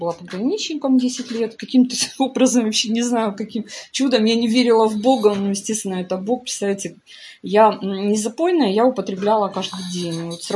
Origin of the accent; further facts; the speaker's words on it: Vladikavkaz, North Ossetia–Alania, Russia; Я жила, родилась в Владикавказе, в Северной Осетии. Городок был маленький